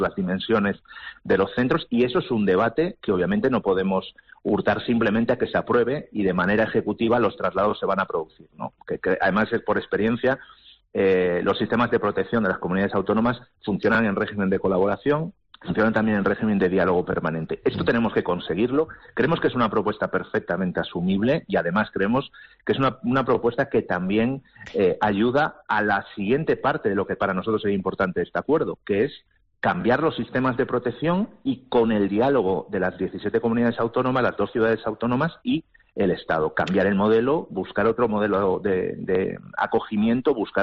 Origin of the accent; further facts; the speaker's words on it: Galicia, Spain; Yo soy gallego